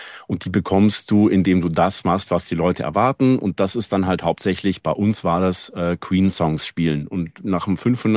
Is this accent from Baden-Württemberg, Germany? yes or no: yes; Baden-Württemberg, Germany; wir kommen ja beiden aus dem Schwabeländle